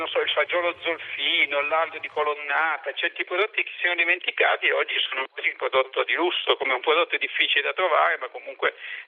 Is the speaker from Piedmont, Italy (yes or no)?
yes; Turin, Piedmont, Italy; noi siamo torinesi